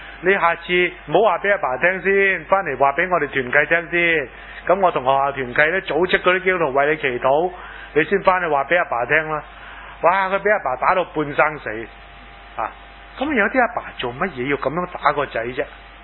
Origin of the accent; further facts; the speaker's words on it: China; 我哋中国人拜耶稣，西人系拜观音，唔系唔系。我哋中国人咧又拜观音，西人系拜耶稣